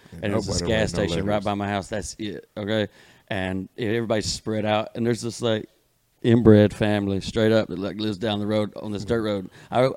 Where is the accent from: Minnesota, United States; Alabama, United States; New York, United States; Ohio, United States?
Alabama, United States; Muscadine; Dude, I grew up in Muscadine, Alabama.